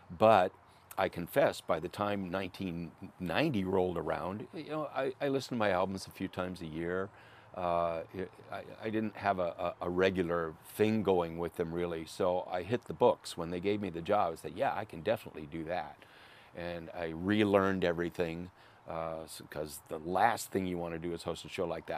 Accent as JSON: {"language": "English", "town": "Riverside", "region": "California", "country": "United States", "tie": "born or raised there", "said": "I grew up in Riverside. My dad used to take us down to Salton Sea when you could actually swim in it."}